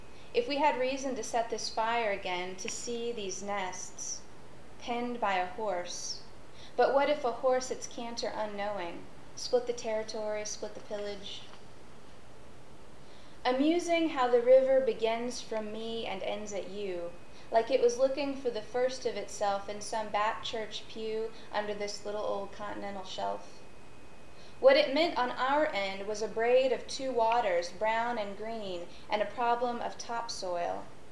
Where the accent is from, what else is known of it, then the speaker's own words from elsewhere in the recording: Kentucky, United States; She grew up in Pennsylvania, sort of near the mouth of it, and I grew up in Kentucky, kind of near the Delta.